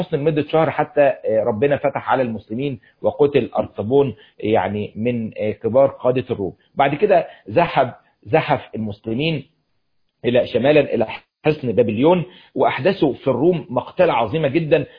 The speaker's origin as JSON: {"language": "Arabic", "country": "Egypt"}